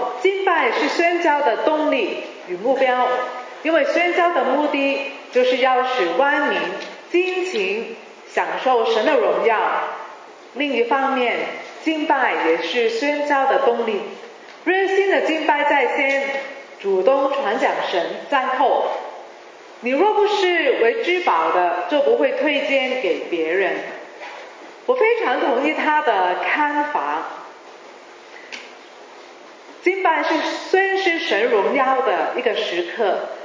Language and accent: Chinese; Hong Kong; first language Cantonese; Chinese is a second language; 我是香港长大的，所以我是广东人呢广东人讲普通话呢都是有点有点难听的，所以大家忍耐一下。